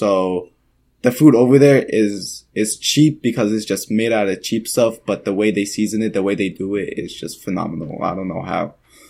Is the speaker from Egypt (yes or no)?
yes; Mansoura, Dakahlia, Egypt; English is a second language; I'm from Mansoura. Okay. So that's more of like, it's more of like, I would say like the heart of Egypt, really. Yeah. Okay. Because it's more of like the middle. It's not like the too crowded. It's not the richest. It's not the poorest.